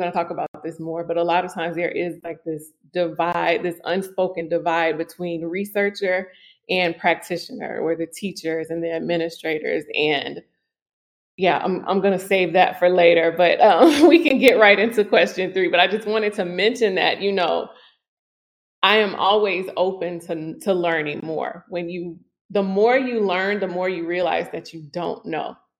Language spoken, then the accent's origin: English; Tennessee, United States; also born or lived in Pembroke Pines, Florida / Tallahassee, Florida / Atlanta, Georgia / California; I am from Tennessee, but I've also lived in just outside of Miami in Pembroke Pines.